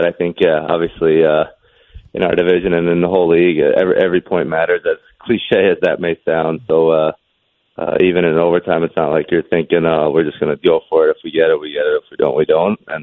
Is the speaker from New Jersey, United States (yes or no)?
yes; New Jersey, United States; I was more from Central Jersey, so there's a lot from around where I live.